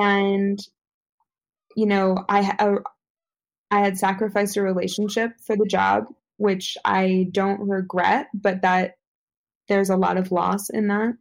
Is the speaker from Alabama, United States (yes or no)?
no; New York, United States; moved away; Like, I can't, you know, I was born in New York. I never thought I was going to leave.